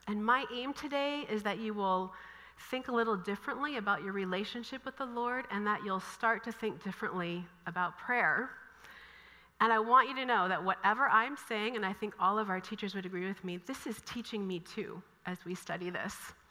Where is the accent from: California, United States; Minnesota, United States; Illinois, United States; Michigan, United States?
Minnesota, United States; Kind of funny, I'm from Minnesota, but I love warm weather.